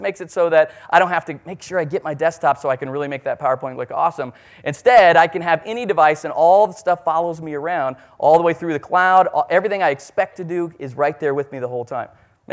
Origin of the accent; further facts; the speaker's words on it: Denver, Colorado, United States; oh sorry, I'm from Denver. DIA is our airport.